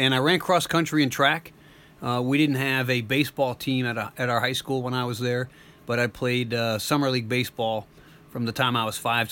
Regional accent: Lakewood, United States; also born or lived in Bay Shore; I was born in 1966 in Bayshore, New York, which is on Long Island.

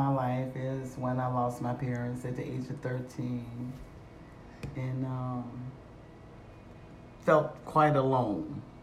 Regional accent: Mississippi, United States; born there; I was born in Mississippi, 1963.

